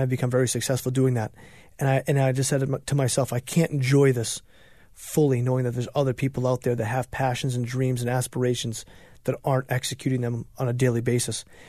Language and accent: English; New Hampshire, United States; So I'm challenging New Hampshire, being my home state, to help us lead that charge.